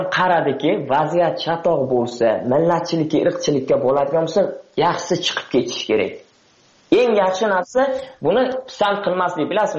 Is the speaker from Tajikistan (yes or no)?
yes; Tajikistan; now in Russia; men talabaman, Rossiyada o'qiyman, men Rossiyada o'qiyman, o'zim Tojikiston fuqarosiman, Tojikistondanman.